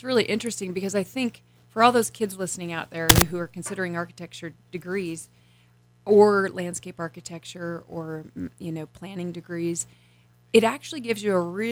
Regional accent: Elk City, Idaho, United States; I grew up in Idaho. I grew up in Moscow, Idaho, in a little town called Elk City, Idaho, which not many people know about.

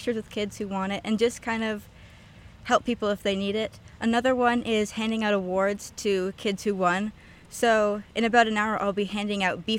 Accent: Ontario, Canada; now in United States; I grew up in Ontario, Canada.

